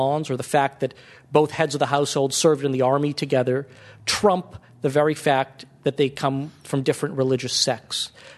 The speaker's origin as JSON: {"language": "English", "country": "United States", "said": "I, as an American journalist, I would announce myself as a correspondent from the Washington Post as an American"}